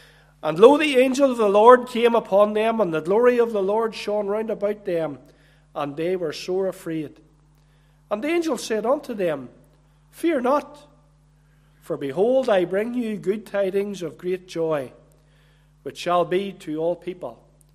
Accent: Cookstown, Northern Ireland, United Kingdom; Our brother said that I was from Macrafelt, and he is right, but I was just thinking on the way up this morning, I'm actually not from too far from here. I was brought up in Cookstown, so really only about half an hour, I think, across the road.

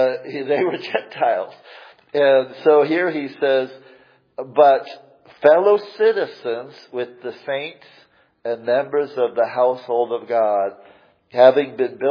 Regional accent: Chicago, Illinois, United States; born there; I was born in Chicago physically, but spiritually I was born again in Zion.

